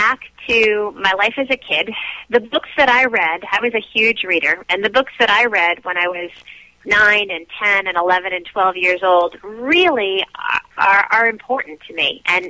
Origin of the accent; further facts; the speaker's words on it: Medina, New York, United States; I grew up in Medina, New York, which is between Buffalo and Rochester in western New York.